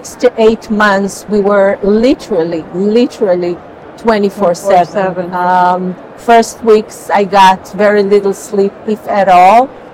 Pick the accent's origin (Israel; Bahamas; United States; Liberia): Israel; So we ascended to Israel, and ever since, you know, since I was a baby, I grew up in Israel